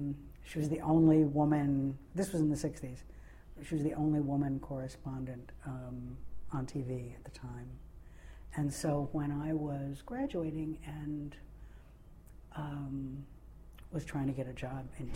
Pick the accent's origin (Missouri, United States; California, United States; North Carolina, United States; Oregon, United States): Missouri, United States; St. Louis; moved away as an adult; I grew up in St. Louis, Missouri.